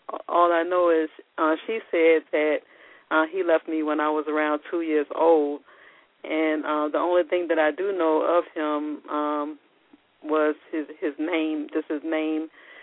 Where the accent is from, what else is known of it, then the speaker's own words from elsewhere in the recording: Newark, New Jersey, United States; also born or lived in Fairfax County, Virginia; and I was born at Fairfax County Hospital, and I grew up partly in Newark, New Jersey